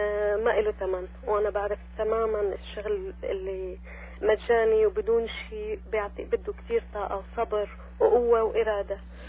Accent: Syria; سوريا هي هي هي هي أمنا، هي نحن كسوريين مثقفين، نحن واعين

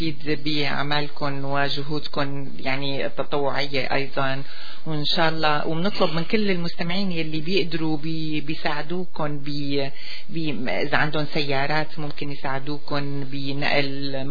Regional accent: Syria; نحن موجودين هون لحتى نقول نحن منفتخر انه نحن سوريين.

